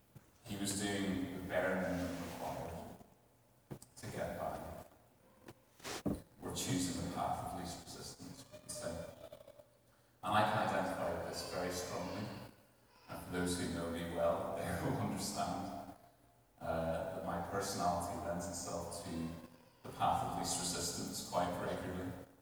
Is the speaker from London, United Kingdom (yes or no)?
no; Northern Ireland, United Kingdom; I grew up in Northern Ireland. I was born in 1981, which makes me 37.